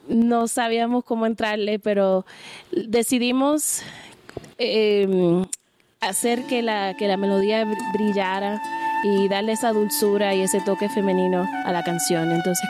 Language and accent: Spanish; Puerto Rico; Yo me crié en Puerto Rico